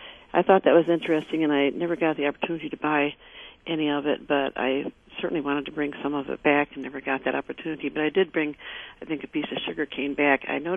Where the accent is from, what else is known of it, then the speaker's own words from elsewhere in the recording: Midwest, United States; because I am a girl from the Midwest here.